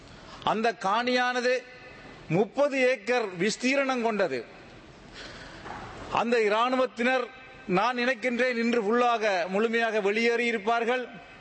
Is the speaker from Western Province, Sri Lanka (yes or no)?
no; Northern Province, Sri Lanka; உண்மையிலேயே நான் முல்லைத்தீவு மாவட்டத்தை சேர்ந்தவன்.